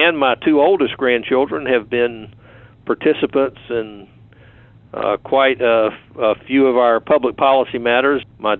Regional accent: Princeton, New Jersey, United States; born there; also born or lived in Danville, Virginia / Greensboro, North Carolina; now in Apex, United States; Born in Princeton, New Jersey, lived in Danville, Virginia, Greensboro, northern New Jersey. But what brought me to North Carolina was the Marine Corps, Camp Lejeune.

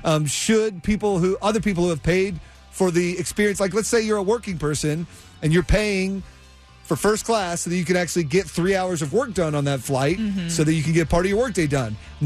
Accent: North Carolina, United States; Like, I grew up with it around me. I'm from North Carolina.

